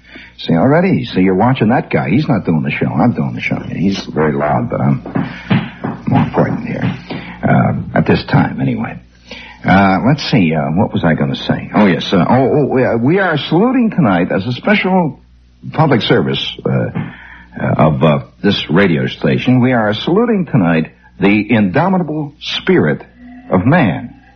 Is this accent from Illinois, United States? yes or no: yes; Chicago, Illinois, United States; accent: Chicago; No, I better not use my Chicago accent. There's a lot of very sensitive people out there. And I myself, having festered for a while on the south side of Chicago, having stood at on Halston Street at high noon